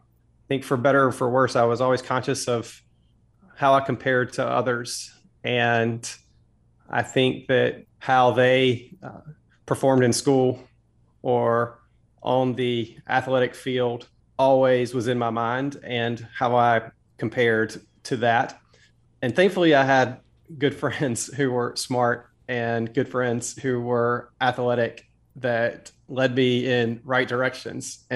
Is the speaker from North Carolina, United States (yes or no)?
yes; Farmville, North Carolina, United States; I grew up in a small town in the eastern part of North Carolina. Believe it or not, the name of the town is Farmville, for all the farms that surround the community.